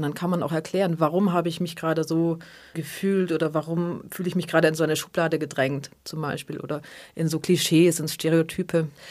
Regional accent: Germany; ich komme aus Deutschland, bin zu 50% Palästinenserin

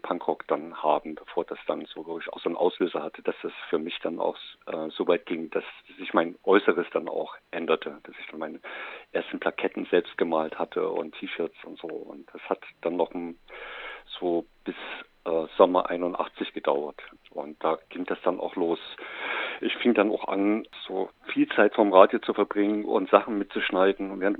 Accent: Leipzig, Saxony, Germany; bei uns in Leipzig ist eine Messestadt

